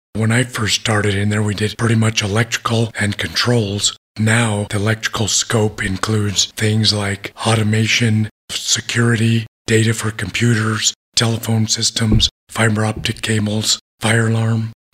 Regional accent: Alamosa, Colorado, United States; I grew up here in Alamosa for the most part. Went to Adams State College, was a wrestler there, moved away as a teacher for about 10 years, came back in 99 full-time as an electrician

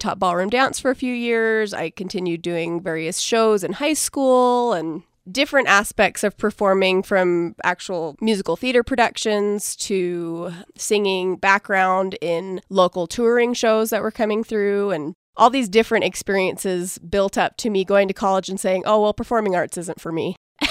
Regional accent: California, United States; Like I said, I grew up in California, so I've always had a huge passion for performing arts in general.

